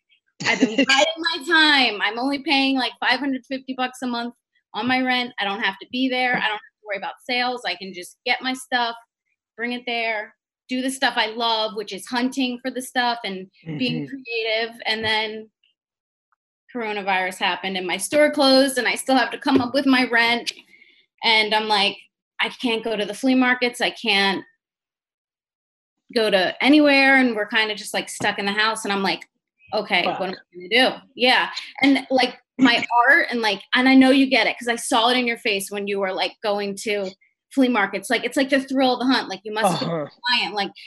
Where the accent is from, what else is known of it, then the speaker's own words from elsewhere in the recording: New Jersey, United States; I'm from the Jersey Shore, so kind of close to you.